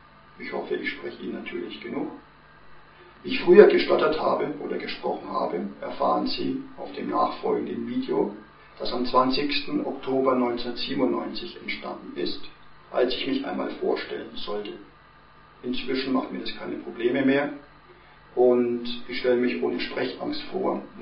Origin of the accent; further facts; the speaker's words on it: Erlangen, Bavaria, Germany; ich komme aus Erlangen, aus Bayern.